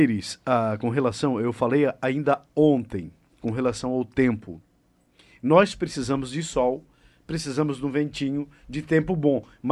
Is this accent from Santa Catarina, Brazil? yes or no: yes; Araranguá, Santa Catarina, Brazil; born there; que são naturais de Araranguá, que é onde eu nasci.